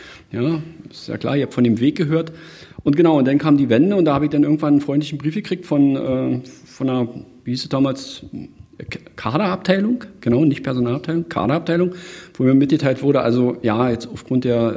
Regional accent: Eichwalde, Brandenburg, Germany; Wir kommen beide aus Eichwalde, insofern war das jetzt nicht so kompliziert, auch ohne Telefon.

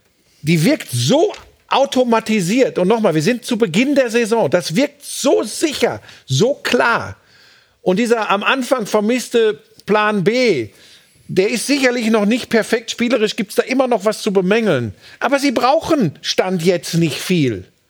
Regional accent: North Rhine-Westphalia, Germany; ich darf das als Ruhrpottler sagen

